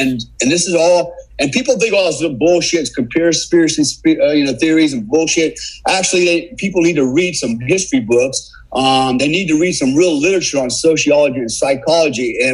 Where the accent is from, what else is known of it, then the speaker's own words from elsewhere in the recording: United States; I'm an American, right?